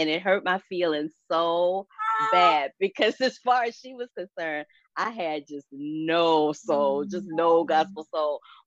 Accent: St. Louis, Missouri, United States; I grew up in the Church of God in Christ, the Sanctified Church in St. Louis, Missouri.

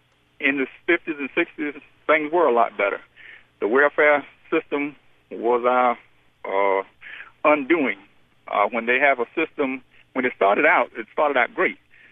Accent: Boston, Massachusetts, United States; In fact, I grew up around Boston in the Massachusetts area where they had mills for black folk, rubber mills, shoe, textile industries.

